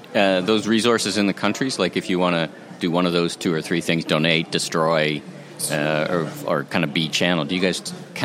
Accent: Canada; I'm Canadian. We had that experience a lot in Canada, right?

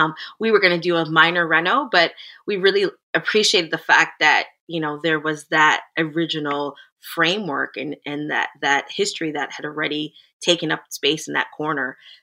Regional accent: Jamaica; being I'm a Jamaican woman and my husband is a Greek background.

